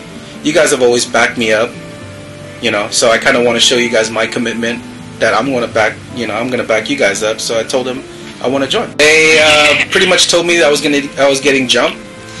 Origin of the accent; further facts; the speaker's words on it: California, United States; now in Los Angeles, United States; But when I moved out here in LA from Orange County, that's when, you know, things just kind of took a big turn